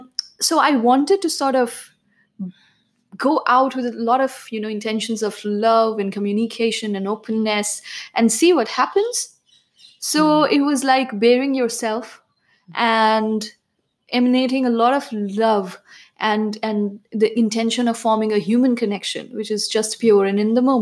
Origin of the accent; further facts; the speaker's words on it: India; growing up in India as a woman